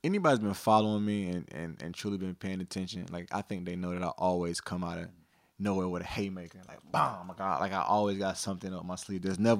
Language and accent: English; North Carolina, United States; also born or lived in New Jersey; Yeah, well, you know, I was born in Jersey, raised in North Carolina. So, I've been pretty much back and forth my whole life.